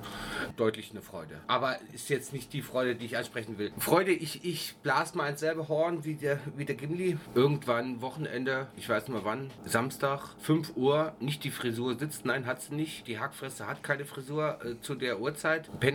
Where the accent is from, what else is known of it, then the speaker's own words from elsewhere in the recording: Germany; now in Austria; Das sag ich als Piefke, das liegt in der österreichischen DNA.